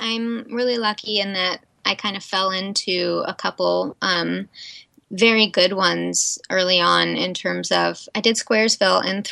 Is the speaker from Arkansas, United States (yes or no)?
yes; Arkansas, United States; now in California, United States; I grew up in Arkansas and I was always in like dance and stuff.